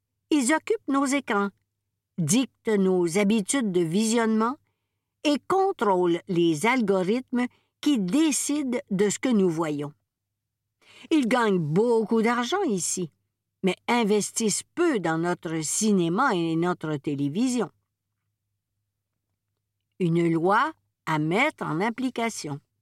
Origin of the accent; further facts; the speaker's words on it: Quebec, Canada; accent: Québécois; Quand j'allume la télévision et que je tombe sur une série québécoise, j'entends mon accent, je vois mes paysages, je reconnais mes références.